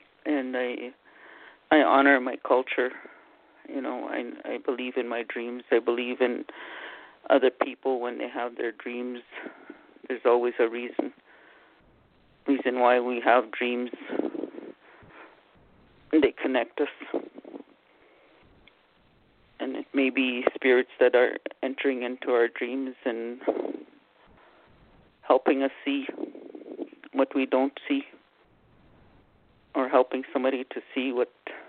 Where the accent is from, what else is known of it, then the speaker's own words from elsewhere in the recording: Canada; I'm Anishinaabe from Canada, and I follow my cultural way